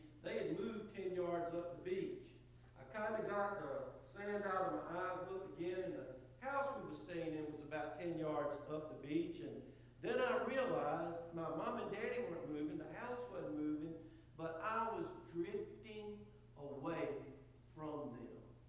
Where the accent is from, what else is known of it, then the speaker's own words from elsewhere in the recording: South Carolina, United States; No, I'm from Low Country, South Carolina. And growing up in Low Country, South Carolina, we used to go to, not that regularly, but we would go to some of the beaches on Edisto Island